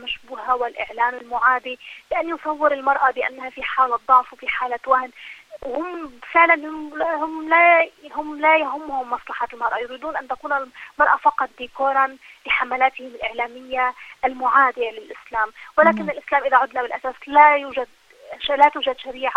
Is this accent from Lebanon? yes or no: yes; Lebanon; خاصة أنا أتكلم من لبنان